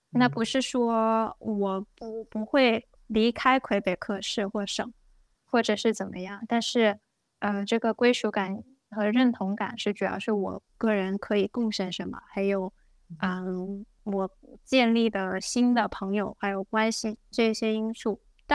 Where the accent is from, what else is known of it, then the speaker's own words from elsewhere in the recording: China; also born or lived in Edmonton; now in Quebec, Canada; 我是魁北克人，因为我不能丢弃我本身我过去的背景，是吧？我从在中国出生长大，然后在英语区埃德蒙顿待了10年，然后在这里，我希望待一段时间。